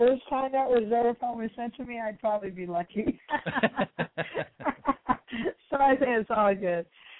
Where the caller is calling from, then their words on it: Michigan, United States; I'm calling from Michigan.